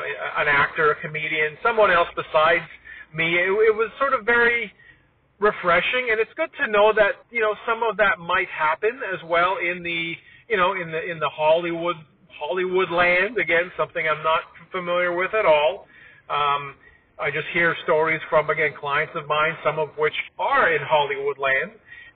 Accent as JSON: {"language": "English", "town": "Toronto", "region": "Ontario", "country": "Canada", "tie": "born or raised there", "said": "So going back to growing up in Toronto, on SCTV."}